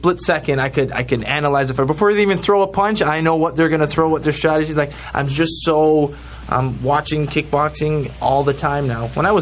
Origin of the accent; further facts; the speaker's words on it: Canada; it's as a Canadian fan and a friend of Simon Marcus, it kind of hurt to see